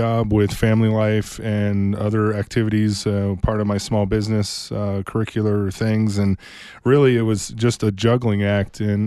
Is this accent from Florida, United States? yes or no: no; Tucson, Arizona, United States; I was born and raised here in the city of Tucson. I was born at Tucson Medical Center.